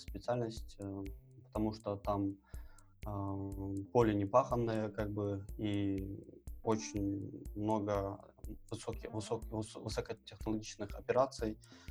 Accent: Dagestan, Russia; нейрохирургов, в общем-то, у меня на родине тоже мало. Это моя родина, это Дагестан.

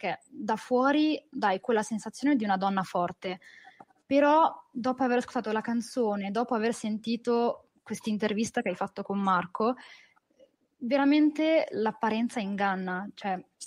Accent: Morocco; Io sono marocchina.

